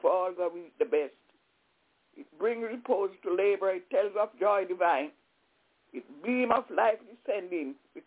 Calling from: Albany, New York, United States; I'm calling from Albany in New York.

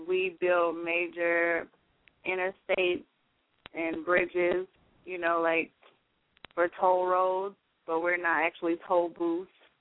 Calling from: Tampa, Florida, United States; I'm calling from Tampa, Florida.

